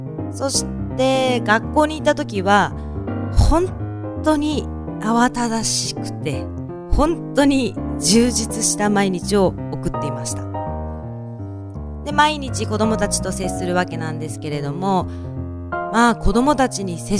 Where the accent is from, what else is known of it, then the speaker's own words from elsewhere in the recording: Sasebo, Nagasaki, Japan; moved away as an adult; 私も佐世保で生まれ育っておりますので、若かりし頃っていうのは都会への憧れを持っていました。いわゆる田舎者の象徴ですね。